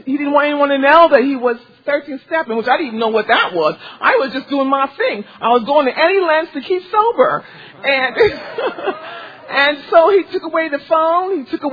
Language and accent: English; Columbus, Ohio, United States; I'm a recovering alcoholic and drug addict. I'm from Columbus, Ohio.